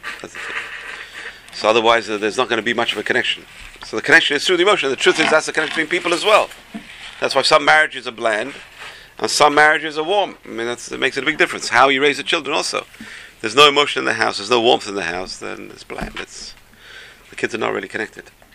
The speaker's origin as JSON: {"language": "English", "region": "England", "country": "United Kingdom", "tie": "born or raised there", "said": "I was raised in England."}